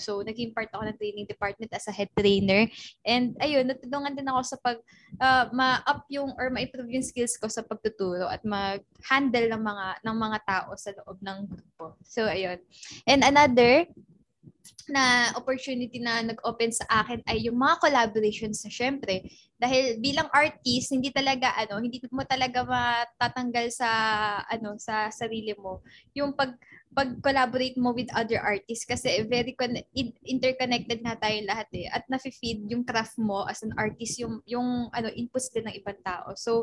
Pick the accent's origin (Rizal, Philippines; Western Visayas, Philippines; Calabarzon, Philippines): Calabarzon, Philippines; dahil taga Cavite ako, doon hindi naman siya sobrang probinsya